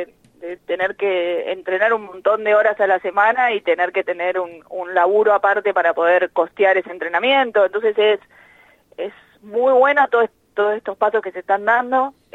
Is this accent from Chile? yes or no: no; Tandil, Buenos Aires Province, Argentina; now in La Plata, Argentina; yo tengo 28 años, hace bastante tiempo que jugué al fútbol. Yo soy de Tandil, arranqué en Tandil de chiquitita, entonces jugué en Tandil, bueno, mucho tiempo, vine acá a La Plata a jugar la Liga de La Plata